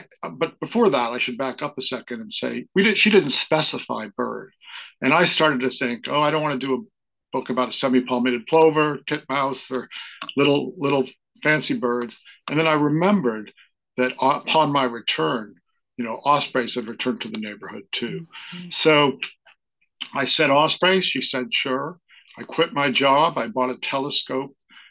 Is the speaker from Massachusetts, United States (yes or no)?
yes; Worcester, Massachusetts, United States; also born or lived in Boulder, Colorado; had moved back to my real hometown of Worcester and found out I had testicular cancer when I was 30. And I was saved from Worcester by moving to Boulder, Colorado to go to school.